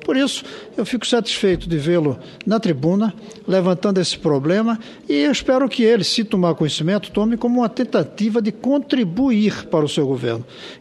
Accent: Brasília, Federal District, Brazil; como brasiliense, eu lhe agradeço.

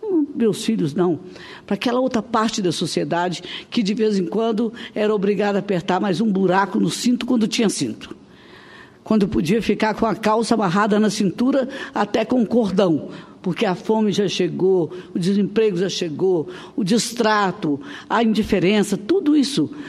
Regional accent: Espírito Santo, Brazil; Mas tem mais importância eu entender que lá no meu estado do Espírito Santo, a fome já aparece como um traço da discriminação

